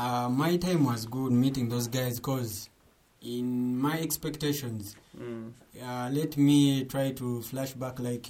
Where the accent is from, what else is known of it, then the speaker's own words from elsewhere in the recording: Sudan; from when I come from Sudan to this one